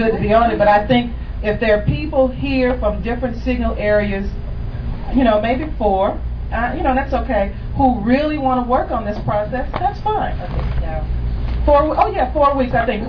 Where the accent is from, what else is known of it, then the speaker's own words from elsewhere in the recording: Houston, Texas, United States; Oh, I'm sorry. … from Houston.